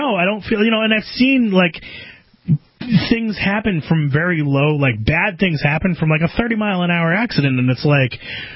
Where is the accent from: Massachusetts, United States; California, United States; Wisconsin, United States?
California, United States; when I was growing up in California as a very young child, we're talking like 5 years old